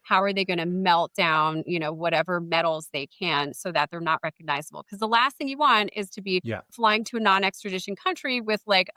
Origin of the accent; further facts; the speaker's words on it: New Jersey, United States; And so, and I grew up in New Jersey. So I would take the PATH train into the World Trade Center.